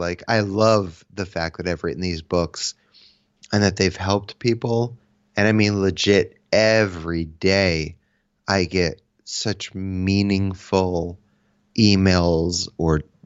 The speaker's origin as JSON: {"language": "English", "region": "Connecticut", "country": "United States", "said": "I'm from Connecticut, so I grew up playing in bands that toured with … all the time"}